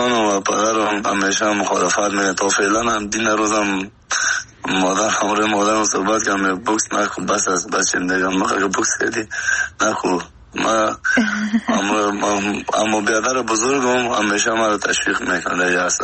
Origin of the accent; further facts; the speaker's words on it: Afghanistan; moved away as an adult; از سن خورترکی از 14 سالگی تا که از افغانستان برم آمدیم 20 ساله بودم